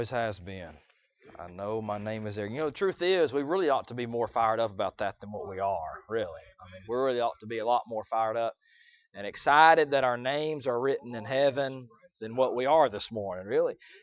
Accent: Ireland; One of the home folks. I'm Irish, you know.

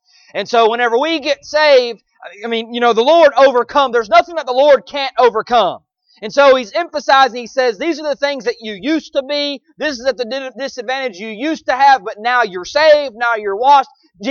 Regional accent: Mississippi, United States; born there; as much as I love the South and thank God I was born in the South, I am not an American first. I am not a Mississippian first.

